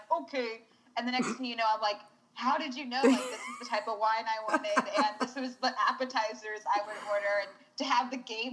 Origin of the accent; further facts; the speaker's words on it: Reno, Nevada, United States; growing up in Reno, I was around AAA, so I was always watching my little babies.